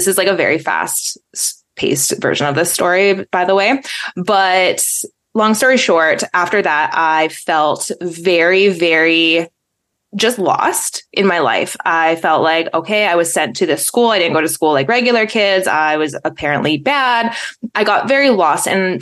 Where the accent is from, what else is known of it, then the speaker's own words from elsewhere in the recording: Alberta, Canada; moved away; I'm from Canada and originally from Alberta. So if you guys know, that's like a booming industry there. It's kind of like Texas. And then I don't live there now